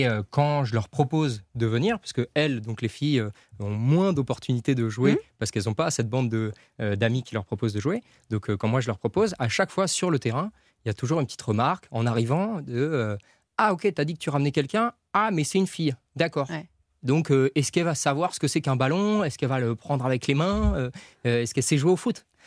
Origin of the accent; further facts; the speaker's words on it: Paris, Île-de-France, France; parce que je suis parisien